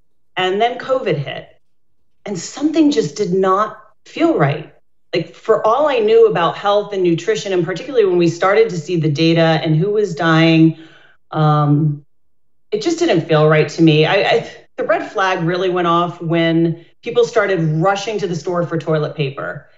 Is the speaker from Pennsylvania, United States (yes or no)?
yes; Scranton, Pennsylvania, United States; I grew up in Scranton. My grandfather was a coal miner.